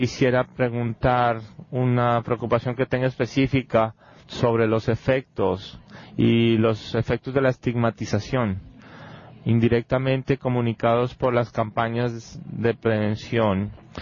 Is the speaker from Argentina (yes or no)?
yes; Argentina; Yo vengo de Argentina